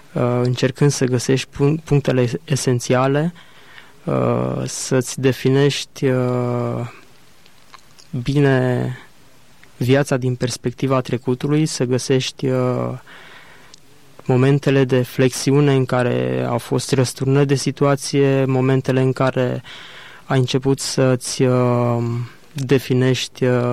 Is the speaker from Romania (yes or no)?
yes; Zalău, Sălaj County, Romania; m-am născut în 1975 într-o familie din Zalău, dintr-un cartier apropiat de Zalău, Ortelec